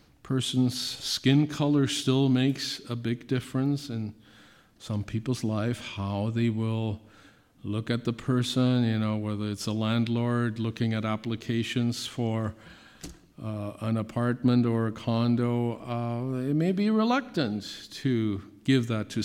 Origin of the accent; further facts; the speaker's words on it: Germany; I grew up in Germany